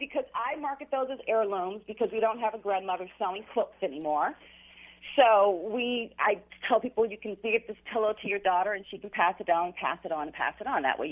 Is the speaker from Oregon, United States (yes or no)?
no; Chicago, Illinois, United States; I'm from Chicago. I was just home in December for a month, and it was 50 and 60 degrees.